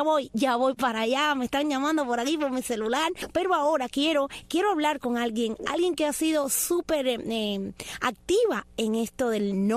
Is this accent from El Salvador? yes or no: no; Cuba